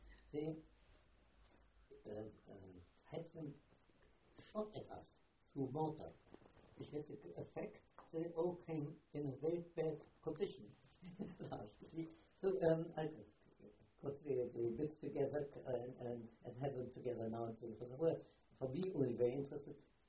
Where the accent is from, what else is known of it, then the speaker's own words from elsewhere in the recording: Germany; I never told him that I came from Germany.